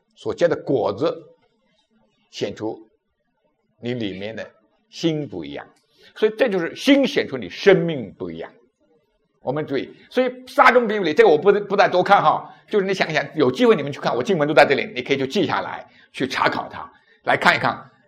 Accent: Shandong, China; accent: Shandong; 我们山东话薅出来，是不是？是不是山东话啊？

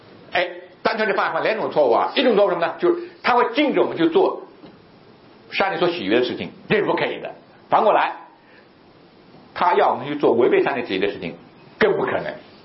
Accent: China; 既然上帝让我生在中国，长在中国

